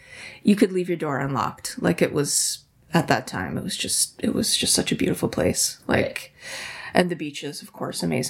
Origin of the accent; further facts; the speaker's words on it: Windsor, Ontario, Canada; born there; I was born in Windsor. So that's Windsor, Ontario is Atawandaron, Anishinaabeg, and Haudenosaunee territory.